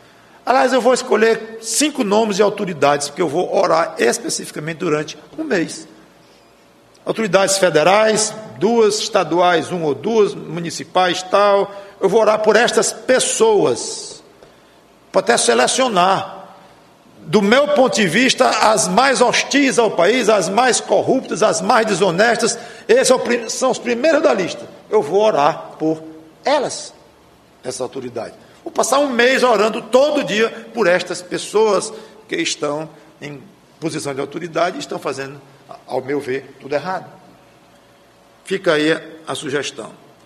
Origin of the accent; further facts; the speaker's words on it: Brazil; Então você, eu, nós somos cidadãos do Brasil, sim.